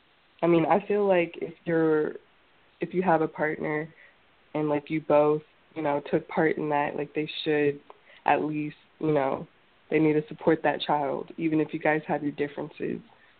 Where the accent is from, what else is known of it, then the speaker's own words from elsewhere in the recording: Columbus, Ohio, United States; I knew a lot of people since I was from Columbus